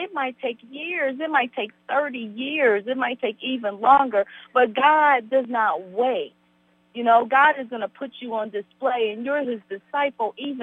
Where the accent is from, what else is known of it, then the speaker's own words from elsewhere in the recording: Columbus, Ohio, United States; born there; I was born in Columbus, Ohio